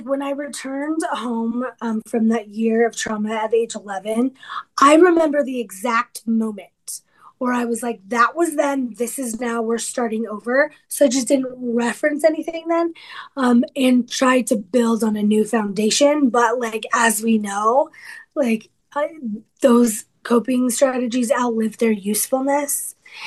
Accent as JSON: {"language": "English", "town": "Las Vegas", "region": "Nevada", "country": "United States", "tie": "born or raised there", "said": "And so I was born and raised in Las Vegas, which isn't my fault. I just showed up on the scene."}